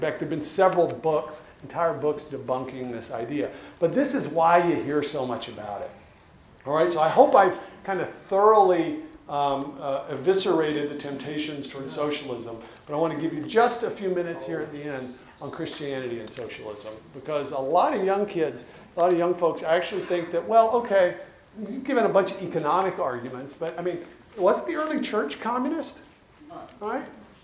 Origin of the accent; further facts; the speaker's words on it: Texas, United States; I'm a Texan.